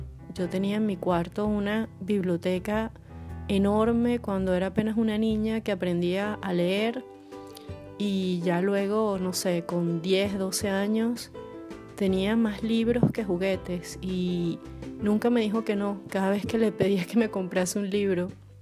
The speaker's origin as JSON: {"language": "Spanish", "country": "Venezuela", "said": "Este episodio lo estoy grabando justamente cuando se celebra el Día del Padre en mi país, en Venezuela"}